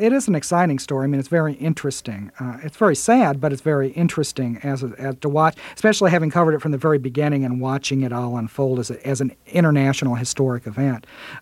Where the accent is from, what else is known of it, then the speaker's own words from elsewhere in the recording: Aurora, Illinois, United States; Well, you know, I grew up in Aurora, Illinois, which was at that time extremely conservative part of the country.